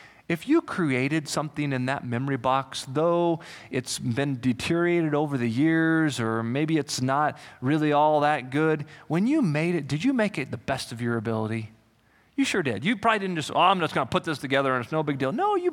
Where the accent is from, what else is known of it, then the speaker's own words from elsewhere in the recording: Salina, Kansas, United States; I grew up in Kansas, and from Salina, Kansas to Denver, Colorado on Interstate 70, I think you might be able to see some Denver from Salina.